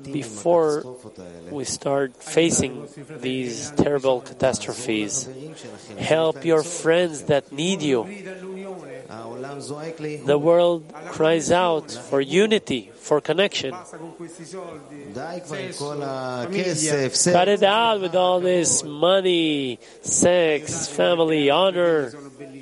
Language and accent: English; Italy; English is a second language; I came from Italy. I barely speak English and even less Hebrew.